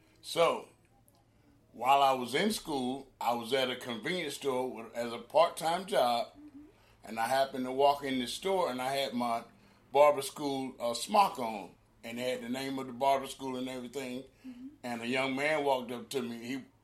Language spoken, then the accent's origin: English; Durham, North Carolina, United States; I am. I'm from Durham. I'm from, actually, every neighborhood in Durham. Born and raised. I graduated from Durham High School in 1988.